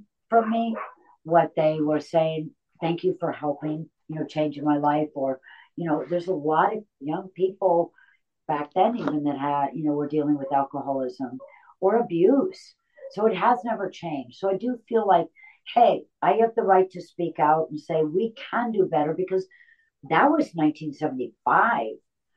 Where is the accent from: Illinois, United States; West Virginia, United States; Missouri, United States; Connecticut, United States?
Connecticut, United States; and you know, I'm from Connecticut, so New York, very fond, you know, my heart, the whole East Coast